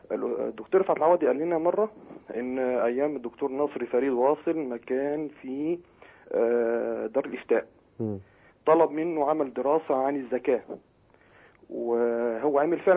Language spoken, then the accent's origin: Arabic; Kafr El Sheikh, Kafr El Sheikh Governorate, Egypt; أنا من كفر الشيخ من بلد شيخنا الحبيب